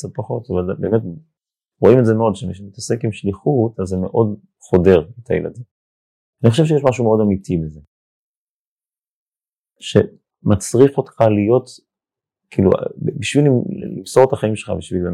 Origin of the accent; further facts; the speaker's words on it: Eilat, Southern District, Israel; אני בעצם מגיע מאילת. אני נולדתי וגדלתי באילת. ההורים שלי הם שליחים ישירים של הרבי מלובביץ'. הם שניהם ילידי ארצות הברית